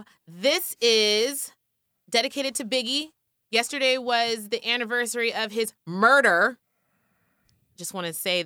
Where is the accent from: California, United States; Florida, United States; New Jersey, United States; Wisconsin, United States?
California, United States; San Francisco; you know I'm from Frisco